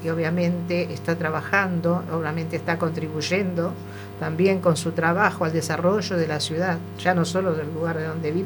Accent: Uruguay; moved away; Cuando hay elecciones en Uruguay, los uruguayos que estamos acá no votamos.

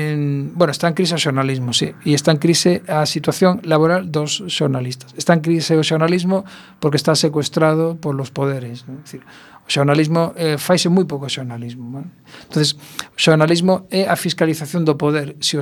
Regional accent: Barcelona, Catalonia, Spain; born there; Eu nacín en Barcelona

